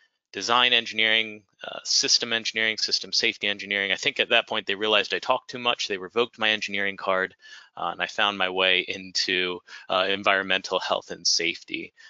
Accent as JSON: {"language": "English", "region": "District of Columbia", "country": "United States", "tie": "born or raised there", "said": "I use the pronouns he, him, and I was raised outside of Washington, D.C."}